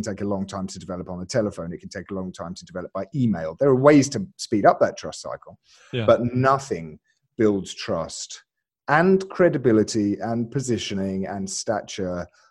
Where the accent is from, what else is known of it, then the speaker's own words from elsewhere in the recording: Alabama, United States; born there; So, I was born in Alabama. And I realized that when I spoke with this accent instead, my rates just went through the roof. So now I pretend to be from the UK.